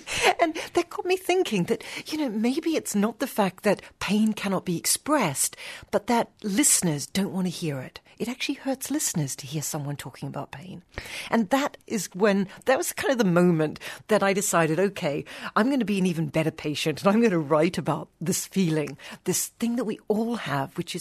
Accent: Haiti; also born or lived in New Zealand; I grew up in Haiti. I'm a New Zealander, but I grew up in Haiti.

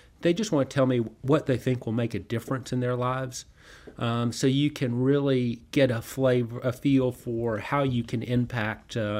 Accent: Chattanooga, Tennessee, United States; I grew up here in Chattanooga.

